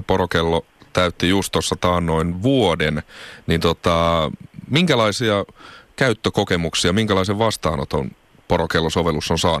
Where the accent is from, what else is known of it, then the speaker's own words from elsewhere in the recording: Southern Finland, Finland; Kun itsekin olen Etelä-Suomesta